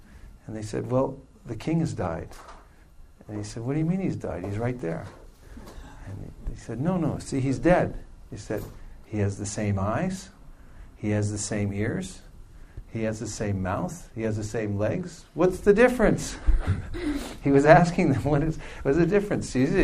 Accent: Lafayette, California, United States; also born or lived in Czechoslovakia

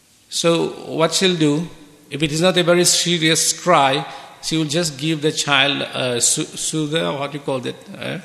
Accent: Mauritius; from Mauritius, a very small island in the south of the globe

